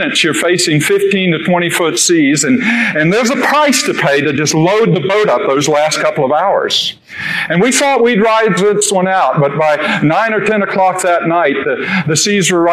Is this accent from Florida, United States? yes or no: yes; Daytona Beach, Florida, United States; all I really knew was the sea, and was born and raised in Daytona Beach, and began captaining fishing boats very young in life.